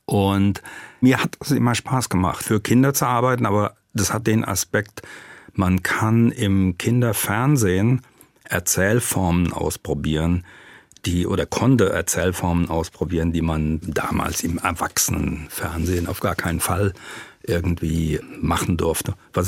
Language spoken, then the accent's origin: German; Offenbach am Main, Hesse, Germany; ich habe ja eigentlich Migrationshintergrund als Offenbacher. Ich musste übers Wasser kommen hierher. Es ist Heimat, wobei eigentlich ist Rhein-Main meine Heimat, weil die gesamte Region ja fast so einen Metropolencharakter hat.